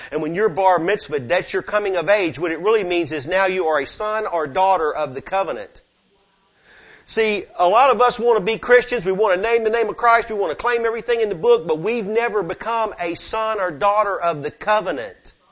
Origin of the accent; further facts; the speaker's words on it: the South, United States; I'm a Southerner, man.